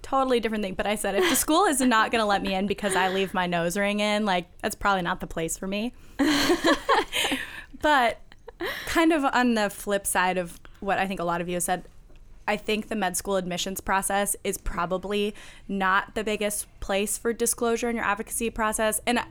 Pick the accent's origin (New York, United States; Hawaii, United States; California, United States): California, United States; I'm from California, so an area with a lot of gang problems, drug problems, teenage pregnancy